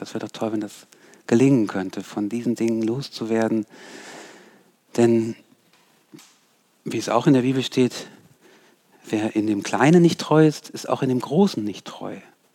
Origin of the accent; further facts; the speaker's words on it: Germany; ich bin hier auch aufgewachsen in Deutschland.